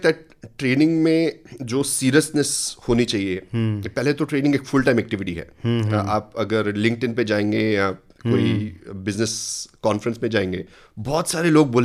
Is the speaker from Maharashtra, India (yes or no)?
yes; Pune, Maharashtra, India; born there; मेरी पैदाइश पुणे में हुई है